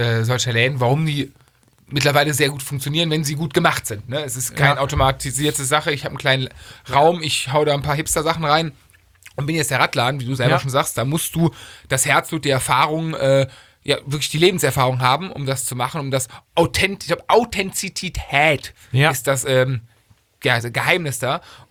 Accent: Cologne, North Rhine-Westphalia, Germany; born there; Ich bin gebürtiger Kölner

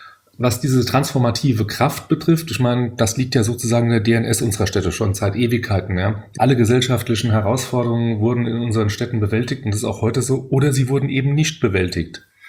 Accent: Leipzig, Saxony, Germany; in meiner Heimatstadt Leipzig

